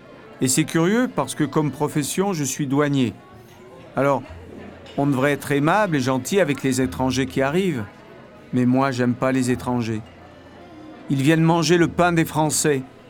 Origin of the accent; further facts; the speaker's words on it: France; Voyez, je suis français, moi. Et je suis fier d'être français.